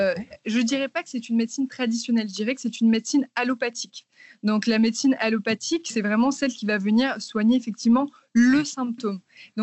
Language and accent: French; Martinique; now in Paris, France; Et j'habite à Paris depuis à peu près 7 ans. Avant ça, j'ai grandi dans les Antilles, en Martinique plus précisément